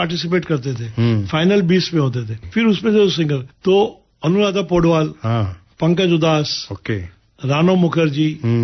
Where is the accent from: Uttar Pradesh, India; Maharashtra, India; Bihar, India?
Maharashtra, India; Mumbai; मैं मुंबई में पैदा हुआ और मुंबई में मेरी स्कूलिंग हुई। स्कूलिंग मेरी हिंदुविद्या भवन में हुई